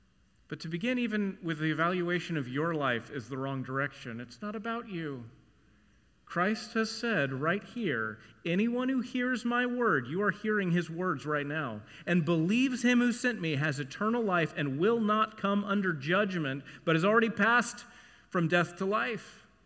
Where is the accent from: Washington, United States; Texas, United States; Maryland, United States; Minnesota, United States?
Texas, United States; I learned a song, as you know, when I came here from Texas.